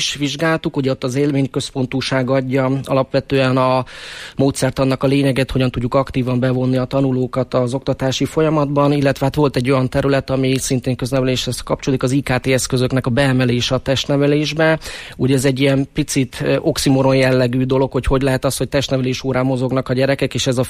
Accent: Balassagyarmat, Nógrád, Hungary; idén lesz a 40. Palóc triatlon Balassagyarmaton szülővárosomban

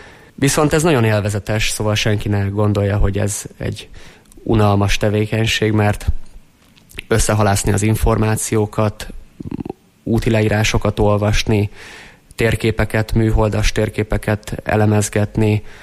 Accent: Hungary; Első magyarként sikerült megmászni, úgyhogy erre büszke vagyok

